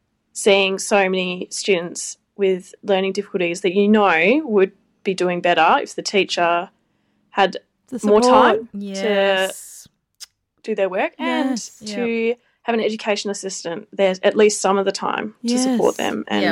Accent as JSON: {"language": "English", "town": "Perth", "region": "Western Australia", "country": "Australia", "said": "I'm from Perth. Please don't hate me."}